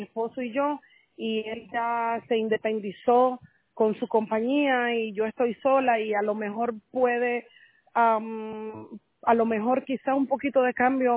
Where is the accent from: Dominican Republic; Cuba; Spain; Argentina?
Dominican Republic; No, somos dominicanos.